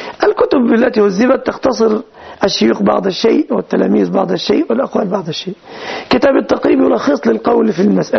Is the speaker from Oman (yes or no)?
no; Egypt; كلمة بالنسبة هذه أكثرنا منها نحن المصريون